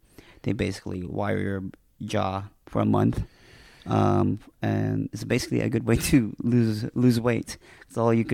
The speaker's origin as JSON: {"language": "English", "town": "San Gabriel", "region": "California", "country": "United States", "tie": "born or raised there", "also_born_or_lived": "Orange County", "said": "Yeah, mainly in San Gabriel, which is near Pasadena."}